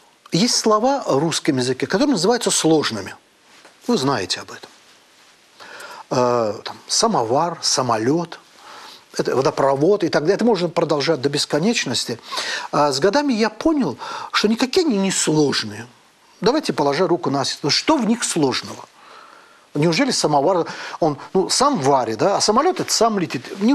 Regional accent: Baku, Azerbaijan; Russian is a second language; moved away as an adult; я не русский человек по рождению, я азербайджанец. И родился, и до 40 лет жил в городе Баку.

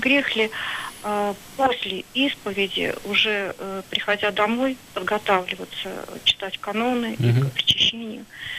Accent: Moscow Oblast, Russia; Я из Подмосковья.

